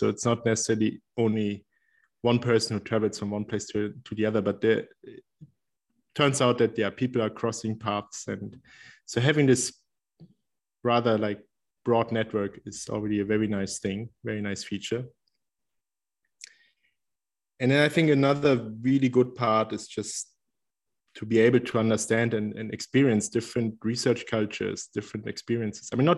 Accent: Berlin, Germany; English is a second language; moved away as an adult; also born or lived in Leipzig / Paris; which was already a little travel from my hometown, which was Berlin in Germany.

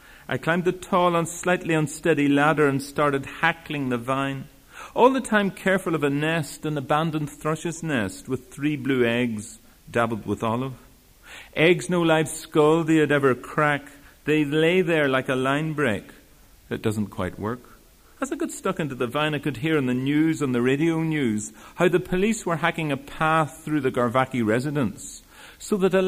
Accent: Belfast, Northern Ireland, United Kingdom; moved away; And I grew up in Belfast, and it's an unforgiving city if you move away from it.

